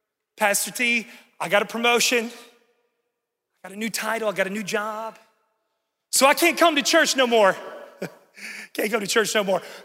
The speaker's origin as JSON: {"language": "English", "region": "West Virginia", "country": "United States", "moved": "as an adult", "lives_now": "Charlotte, United States", "said": "When I moved to Charlotte, North Carolina about 12 years ago, I was poor. I'm from West Virginia."}